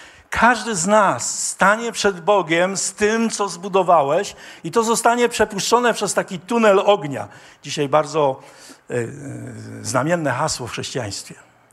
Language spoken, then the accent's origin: Polish; Greater Poland Voivodeship, Poland; Pamiętam, wychowałem się w Poznańskim i tam rolnicy zawsze jak skosili siano, to robili takie szałasy.